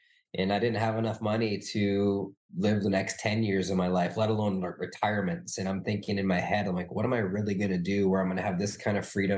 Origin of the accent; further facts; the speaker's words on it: Minnesota, United States; But growing up in Minnesota, like I was, my parents are as middle class as they could get.